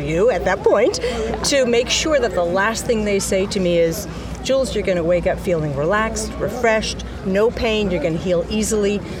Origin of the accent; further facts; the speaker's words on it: Portland, Oregon, United States; I'm from Portland, Oregon.